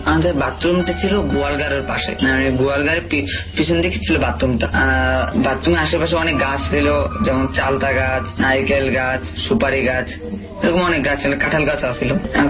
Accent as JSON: {"language": "Bangla", "town": "Barisal", "region": "Barisal Division", "country": "Bangladesh", "tie": "born or raised there", "said": "আমার গ্রামের বাড়িটা বরিশালে, কিন্তু বরিশালে কোন জায়গায় সেটা আমি বললাম না।"}